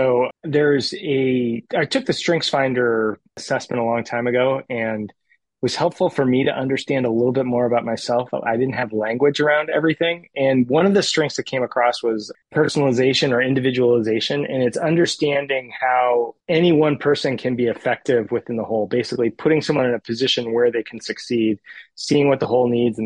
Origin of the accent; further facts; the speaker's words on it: California, United States; I grew up in the Bay Area. So I've done a couple stints elsewhere, but made my way back.